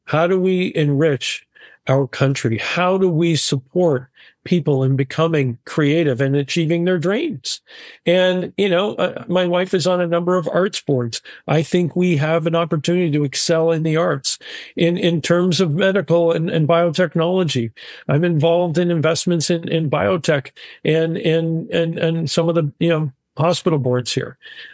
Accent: Canada; So if I, as a Canadian or as a consumer, want access to my healthcare, my finances, my retail

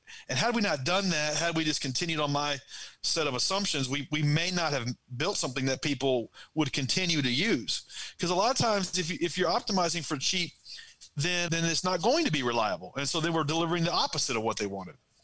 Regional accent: Nashville, Tennessee, United States; And so we're from Nashville, Tennessee, and so we were just in Nashville for 3 or 4 years with this app, trying to make it work.

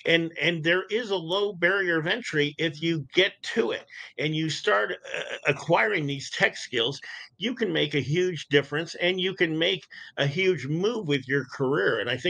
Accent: Detroit, Michigan, United States; our city, my hometown

